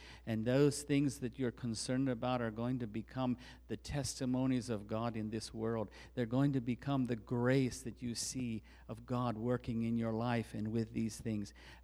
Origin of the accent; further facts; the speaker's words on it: United States; I'm an American in terms of my citizenship on earth.